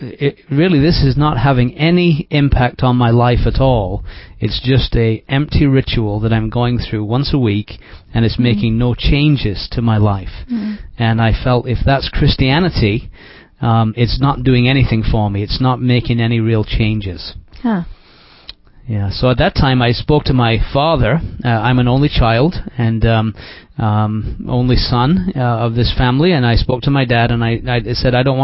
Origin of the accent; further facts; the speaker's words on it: England, United Kingdom; moved away as an adult; now in Georgia, United States; I was born in a city called Leeds in the north of England, and that's where I grew up and spent the first 26 years of my life. And so although I live in Georgia, I'm really an Englishman.